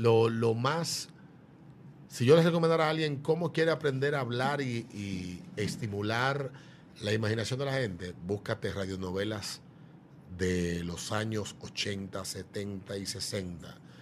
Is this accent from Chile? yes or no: no; Fantino, Sánchez Ramírez, Dominican Republic; Yo crecí... viví parte de mi vida en el Cibao, y en el Cibao, Fantino, en los años de mi infancia, en Fantino, se escuchaban radionovelas.